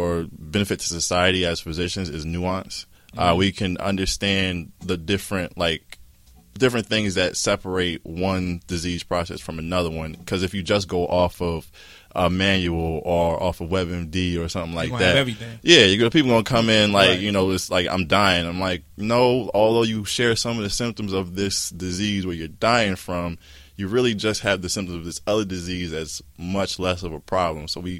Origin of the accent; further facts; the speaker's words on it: Trenton, New Jersey, United States; Like I'm from Trenton. Nobody I saw in my neighborhood like had marriages.